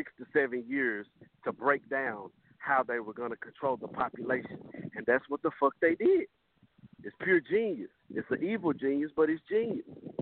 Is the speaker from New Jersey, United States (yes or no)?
no; Fort Worth, Texas, United States; I grew up a Southern Baptist. Obviously, I'm from the South. I'm from Fort Worth.